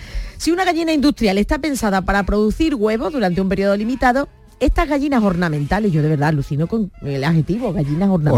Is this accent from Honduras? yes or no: no; San Fernando, Andalusia, Spain; Soy de San Fernando, la sal.